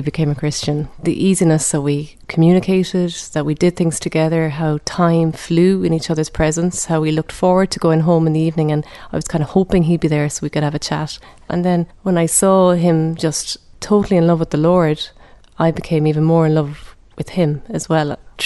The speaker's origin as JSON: {"language": "English", "region": "Munster", "country": "Ireland", "said": "and I'm from West Cork."}